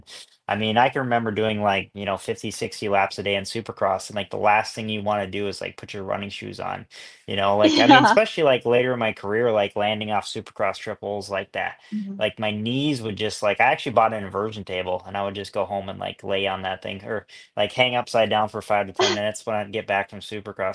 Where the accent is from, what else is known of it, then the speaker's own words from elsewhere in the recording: Millville, Minnesota, United States; My parents own Millville, so I was born in 89 in Minnesota and basically grew up with like yeah, Spring Creek Motocross Park, Millville in my backyard.